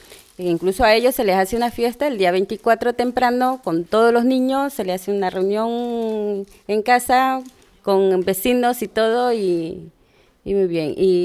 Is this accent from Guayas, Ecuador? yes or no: yes; Guayaquil, Guayas, Ecuador; also born or lived in Valencia / Murcia; now in Irún, Spain; Sí, yo soy de Ecuador, Guayaquil. Tengo 10 años aquí